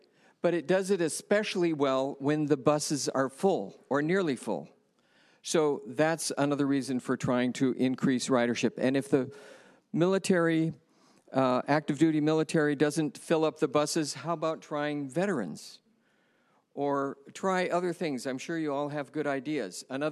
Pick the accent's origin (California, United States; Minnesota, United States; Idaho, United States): California, United States; Chula Vista; I'm from Chula Vista.